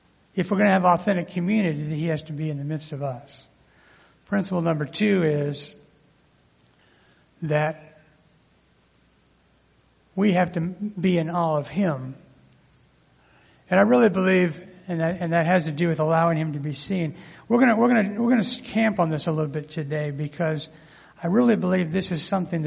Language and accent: English; Colorado, United States; And I was downtown. I grew up in Colorado.